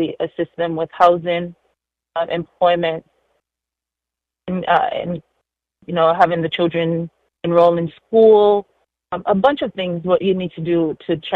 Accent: Jamaica; moved away; I'm also an immigrant. I'm from Jamaica.

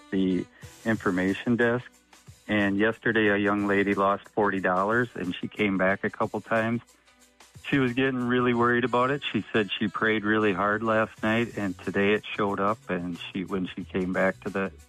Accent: Menominee, United States; I am from Menominee.

